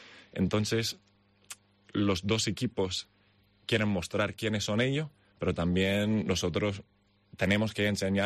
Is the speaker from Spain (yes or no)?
no; New York, United States; born there; donde yo nací en los Estados Unidos, siendo de New York, New Jersey